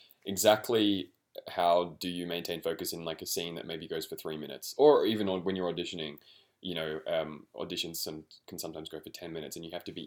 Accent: Australia; accent: Australian; Obviously, I'm Australian, if you can't detect my accent.

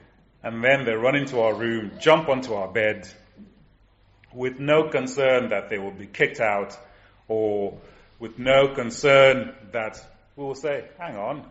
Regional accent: Zimbabwe; And I grew up in Zimbabwe in a denomination that reckoned you couldn't be an Anglican and be a child of God.

